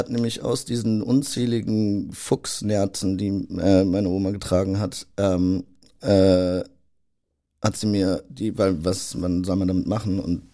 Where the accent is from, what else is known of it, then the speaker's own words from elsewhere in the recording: Berlin, Germany; Es erinnert mich voll an meine Jugend in Berlin.